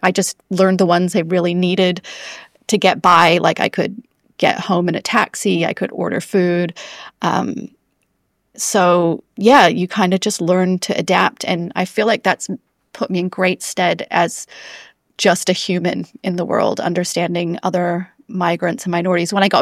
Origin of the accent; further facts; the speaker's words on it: California, United States; I grew up in the States in Southern California, fairly close to the Mexican border